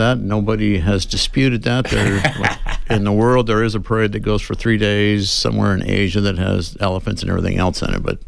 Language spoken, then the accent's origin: English; Tucson, Arizona, United States; Certainly. I'm a native. I was born and raised in Tucson, attended school here.